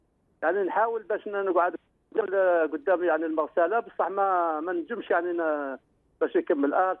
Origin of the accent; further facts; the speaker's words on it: Algeria; احنا عندنا في الجزائر نقولوا تقاشر.